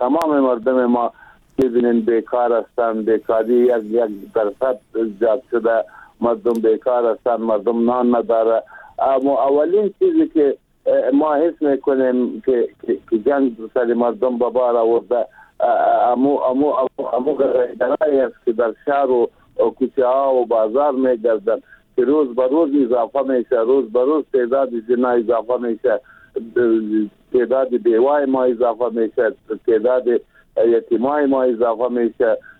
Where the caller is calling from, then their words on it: Lashkar Gah, Helmand, Afghanistan; اینجای ولایت ما را و اینجای افغانستان را خراب می کنه